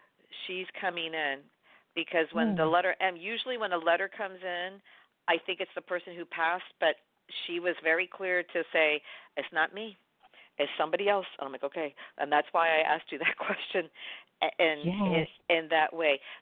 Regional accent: New York, United States; Now, listen, I'm a New Yorker. I don't know how to drive. I don't want to know how to drive.

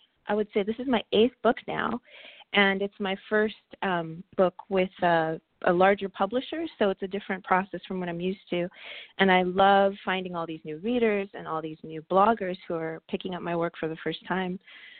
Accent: Los Angeles, California, United States; I grew up in Southeast L.A. and also worked for a long time in East L.A.

